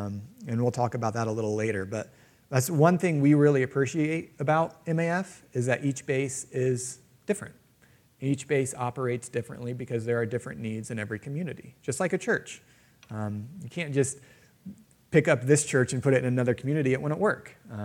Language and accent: English; Ohio City, Ohio, United States; I actually had an Ohio City address growing up, but it was 1232 Harrison Center Road.